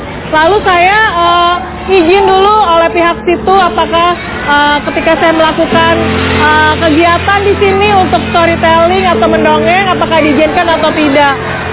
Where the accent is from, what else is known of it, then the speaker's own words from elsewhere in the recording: Jakarta, Indonesia; born there; Saya lahir di Jakarta tanggal 4 April tahun 1982.